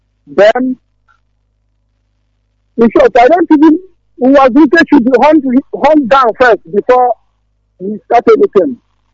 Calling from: Benin; I'm calling from Benin Republic.

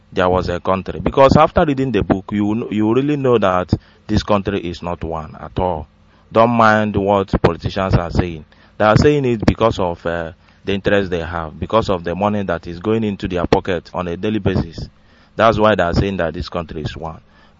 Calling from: Owerri, Imo, Nigeria; I'm calling from Owerri.

